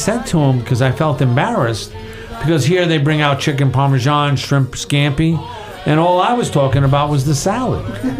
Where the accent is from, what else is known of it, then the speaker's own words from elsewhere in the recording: New York, United States; accent: New York; I pronounce, that's my New York accent.